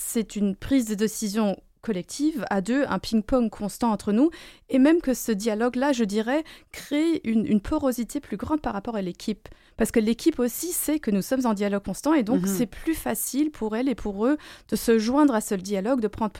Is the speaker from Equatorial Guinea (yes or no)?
no; Luxembourg; moi, je viens de Luxembourg.